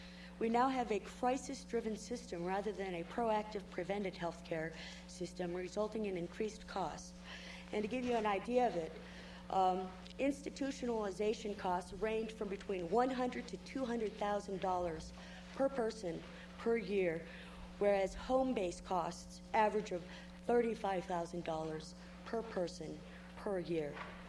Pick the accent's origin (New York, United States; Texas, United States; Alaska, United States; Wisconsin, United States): Alaska, United States; Ketchikan; I am from Ketchikan, Alaska.